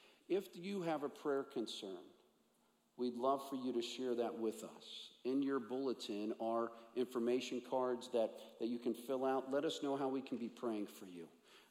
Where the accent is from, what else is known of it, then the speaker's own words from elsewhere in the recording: Kansas City, Missouri, United States; Growing up in the Midwest, in Kansas City, we'd have block parties.